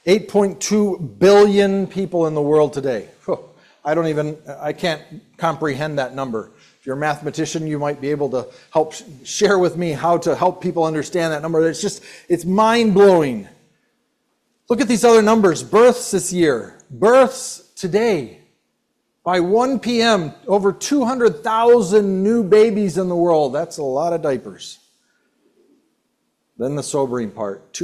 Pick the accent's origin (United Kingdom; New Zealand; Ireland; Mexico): Mexico; moved away as an adult; now in United States; I came here from Mexico. I grew up in Mexico. My wife as well. Three of my four kids were born in Mexico. So we're incomers.